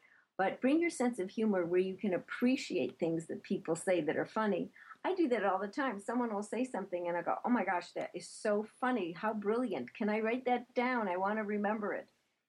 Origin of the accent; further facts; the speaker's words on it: Chicago, Illinois, United States; and I'm originally from Chicago, so it has a lot of Chicago attitude